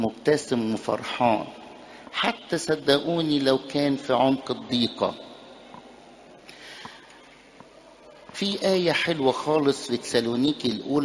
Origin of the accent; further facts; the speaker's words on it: Egypt; القديس العظيم الأنبا أنطونيوس عندنا في مصر